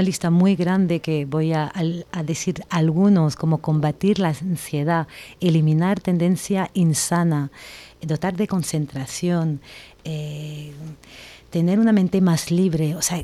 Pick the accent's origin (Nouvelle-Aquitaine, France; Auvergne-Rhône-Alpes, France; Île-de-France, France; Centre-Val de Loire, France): Île-de-France, France; Paris; Spanish is a second language; De París, yo soy de París.